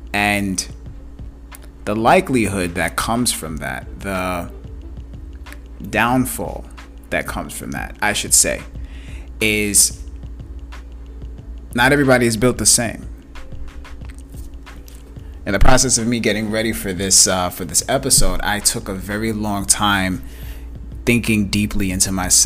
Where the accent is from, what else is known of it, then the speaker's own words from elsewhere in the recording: Bronx, New York, United States; also born or lived in Brooklyn; I grew up in the Bronx, born in Brooklyn. I'm a New York City kid.